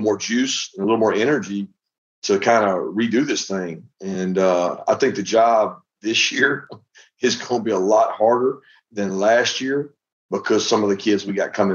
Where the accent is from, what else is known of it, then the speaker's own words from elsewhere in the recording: Montgomery, Alabama, United States; also born or lived in South Georgia; I grew up in Montgomery, Alabama for a long time, then South Georgia.